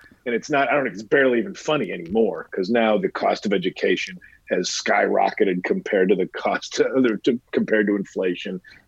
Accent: Midwest, United States; and I told them, like, but I'm from the Midwest.

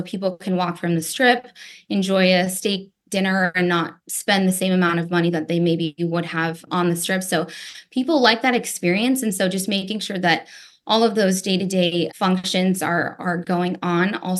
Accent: Las Vegas, Nevada, United States; I grew up in Las Vegas, so it's been part of my life, my entire life.

